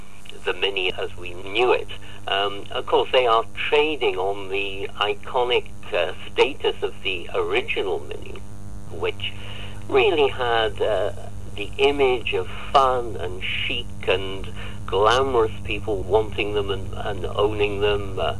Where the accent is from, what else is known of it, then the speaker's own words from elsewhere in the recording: United Kingdom; names which we, as British people, we associate with the Second World War and fighter aircraft.